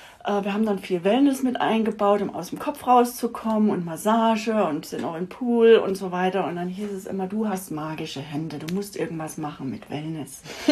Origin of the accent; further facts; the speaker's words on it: Saxony, Germany; ich bin ja in Sachsen aufgewachsen. Das heißt, die Tschechei war eben auch nicht weit.